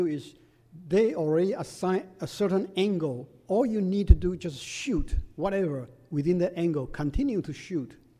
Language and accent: English; Taiwan; English is a second language; I came from Taiwan.